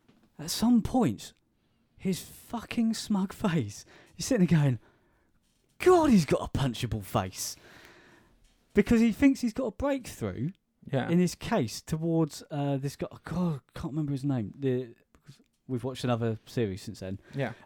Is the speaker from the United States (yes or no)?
no; United Kingdom; We're British, we don't shoot, sort of thing, right?